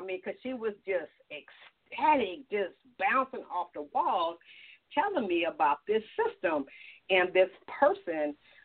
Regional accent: California, United States; you know me, I'm from California, so everything's cold

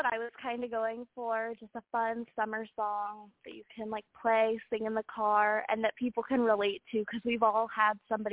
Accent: Virginia, United States; But the country comes from, I grew up in Virginia on a horse farm.

